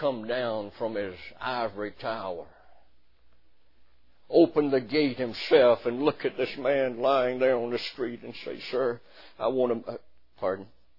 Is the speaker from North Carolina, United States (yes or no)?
yes; North Carolina, United States; born there; But I was born in the Bible Belt in eastern North Carolina, between Kinston and New Bern, a little town that had one blinker light, 800 population, one city limit sign